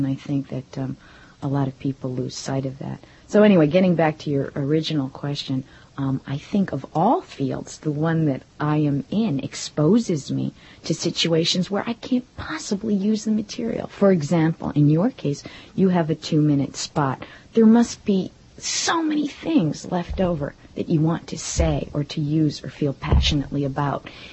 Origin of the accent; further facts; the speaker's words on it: New York, United States; I grew up outside of New York in Westchester County.